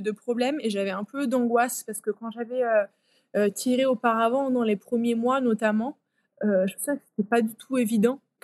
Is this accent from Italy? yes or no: yes; Italy; French is a second language; je rentre chez moi en Italie